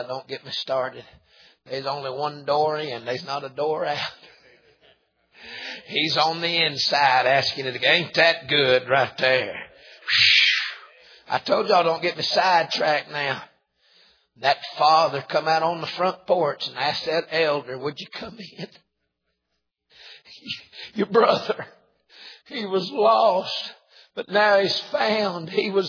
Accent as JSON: {"language": "English", "region": "Georgia", "country": "United States", "said": "and we're from North Georgia. My whole family's from North Georgia. And none of us lived there except me, and I didn't just made it back a few years ago."}